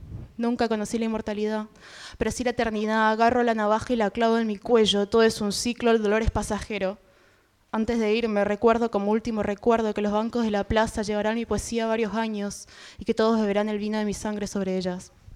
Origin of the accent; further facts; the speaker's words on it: Corrientes, Argentina; soy de Corrientes, soy de un barrio de Corrientes, así que es como bastante loco estar acá